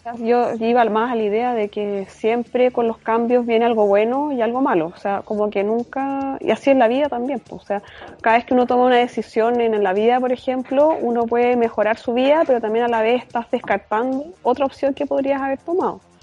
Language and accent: Spanish; Chile; piensen qué otras cosas, aparte de las que mencionamos en el podcast, podrían identificarnos como chilenos